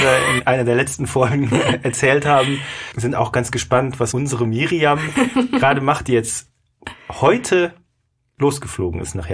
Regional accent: Germany; Wir sind ja immerhin sozialisiert und aufgewachsen in Deutschland

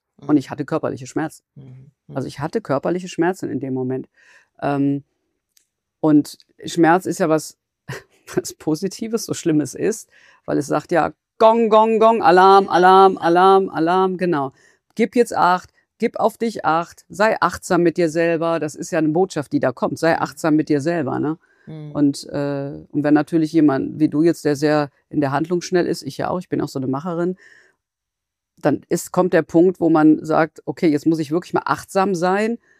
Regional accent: Cologne, North Rhine-Westphalia, Germany; ich bin Kölnerin

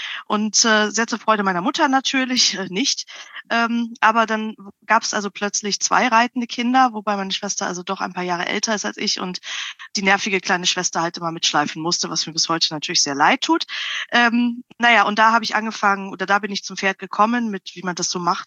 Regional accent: Rhineland, Germany; also geboren bin ich tatsächlich im Rheinland. Ich bin ein Urrheinländer. Rheinländischer geht's kaum.

